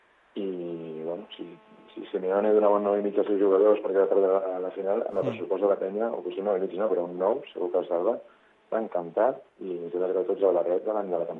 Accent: Premià, Catalonia, Spain; som de Premià els dos.

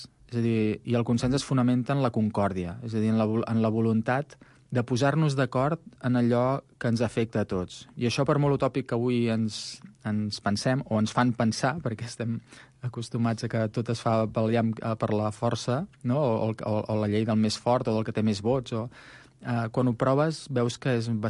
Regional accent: Cardedeu, Catalonia, Spain; en el municipi d'on jo soc, a Cardedeu

